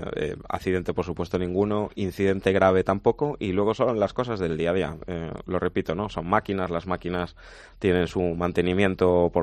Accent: A Coruña, Galicia, Spain; cuando era también alumno piloto allí en Galicia, porque yo soy de La Coruña.

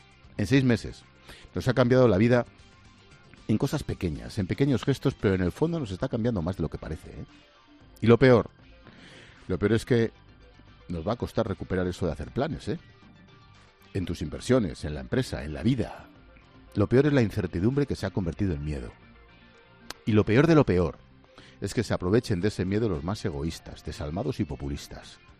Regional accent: Spain; como españoles

